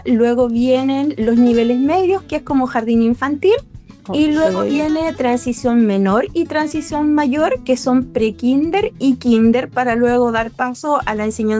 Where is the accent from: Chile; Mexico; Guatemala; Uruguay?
Chile; Soy chilena. Vivo acá en el norte de Chile.